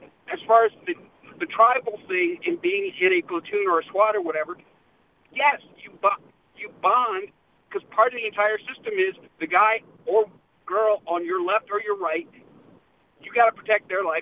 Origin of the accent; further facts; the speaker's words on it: Washington, District of Columbia, United States; It comes from the fact that I grew up in the District of Columbia, your nation's capital, post-riots.